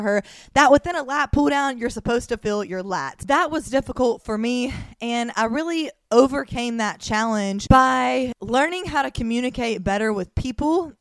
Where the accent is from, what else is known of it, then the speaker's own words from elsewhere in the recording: Mobile, Alabama, United States; now in Miami, United States; you know I'm from Mobile, Alabama. That's when I started my career as a personal trainer and a nutrition coach. About a year and a half ago, I moved to Miami, Florida